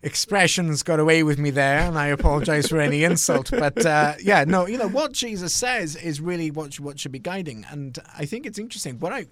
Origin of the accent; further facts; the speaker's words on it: United Kingdom; I grew up in Britain, which is the Church of England